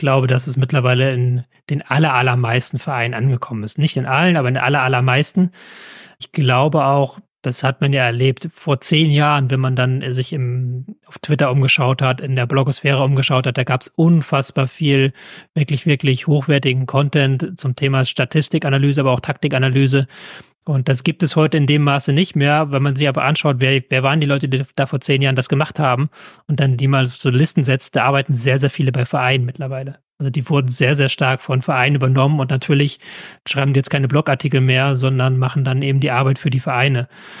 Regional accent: Hamburg, Germany; Aber ich komme hier aus dem Osten von Hamburg.

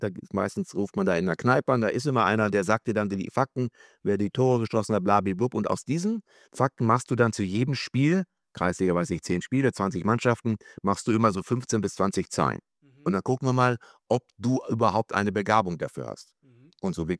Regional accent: Lemgo, North Rhine-Westphalia, Germany; aus unserer Zeit in Lemgo, wo ich groß geworden bin, alte Hansestadt Lemgo

